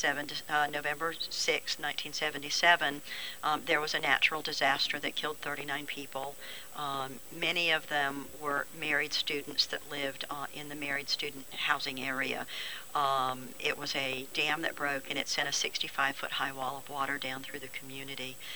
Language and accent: English; Ohio, United States; born there; I was an Air Force brat. My father was in the Air Force. He was an officer in the Air Force. And due to his chosen career path as well as his love of travel, I had 16 addresses before I was 18 years old. Born in Ohio